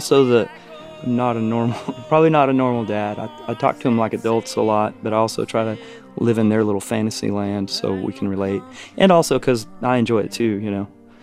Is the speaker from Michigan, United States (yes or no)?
no; Texas, United States; Yeah. I'm from the Texas Panhandle.